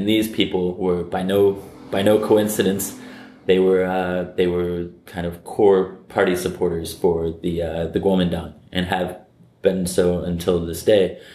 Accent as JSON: {"language": "English", "country": "United States", "said": "So, you know, in the U.S., I'm American."}